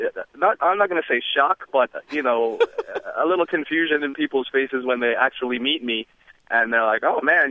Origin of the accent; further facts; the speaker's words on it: New York, United States; also born or lived in South Florida; I was actually grew up in New York and South Florida.